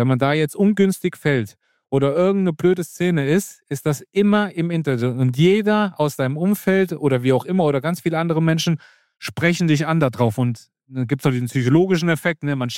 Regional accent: Frankenberg, Hesse, Germany; now in Frankfurt, Germany; ich bin in Frankenberg geboren, aufgewachsen, bezeichne mich als absoluten Hessen, habe in Kassel studiert, dann bin ich nach Frankfurt.

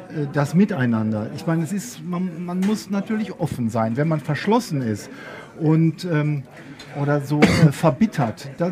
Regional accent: Dortmund, North Rhine-Westphalia, Germany; wie gesagt, ich komme aus Dortmund.

